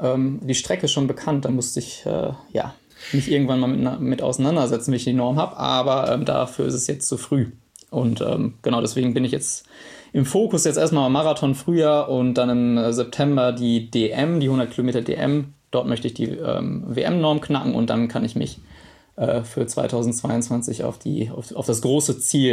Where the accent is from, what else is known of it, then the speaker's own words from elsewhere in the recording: Witten, North Rhine-Westphalia, Germany; also born or lived in Dortmund; also ich komme ganz ursprünglich aus Dortmund, dann habe ich in meiner Jugend in Witten gewohnt